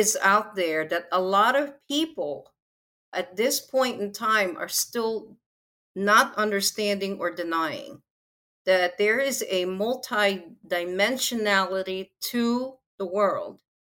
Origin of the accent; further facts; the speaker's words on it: Philippines; since I'm from the Philippines where this all started